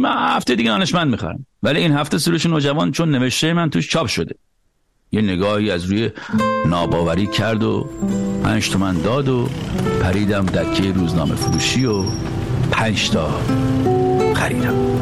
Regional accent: Iran; moved away; از ایران که اومدم بیرون

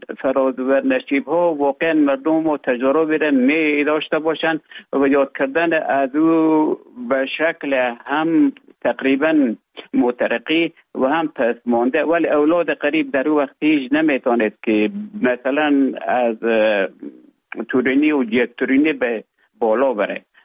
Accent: Afghanistan; moved away as an adult; also born or lived in Russia; now in Finland; تا زمانی که ببخشن طالبو آمدن من در افغانستان بودم.

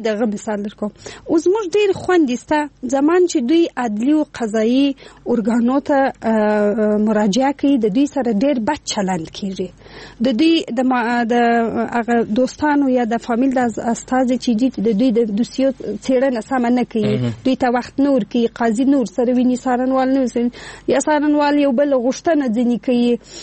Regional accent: Afghanistan; ځکه زه افغانه یم او موږ ټول یو افغانان

